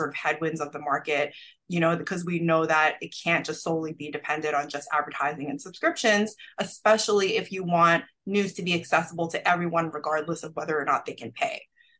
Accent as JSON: {"language": "English", "region": "New York", "country": "United States", "tie": "born or raised there", "said": "Sure. I grew up in New York, and I actually became interested in journalism when I was still in high school"}